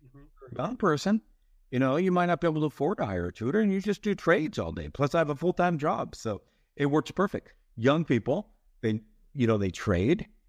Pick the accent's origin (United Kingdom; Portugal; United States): United States; now in Cairo, Egypt; I'm an American living here in Cairo.